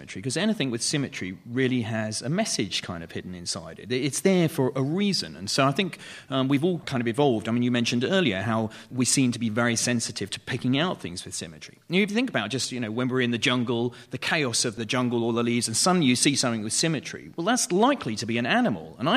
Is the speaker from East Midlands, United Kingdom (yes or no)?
no; North West England, United Kingdom; accent: Manchester; my Manchester accent is...